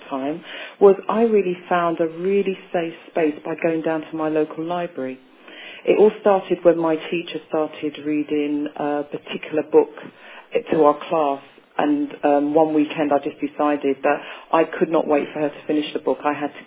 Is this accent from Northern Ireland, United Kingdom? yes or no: no; London, United Kingdom; Because for me, it really started as a young child growing up in South London.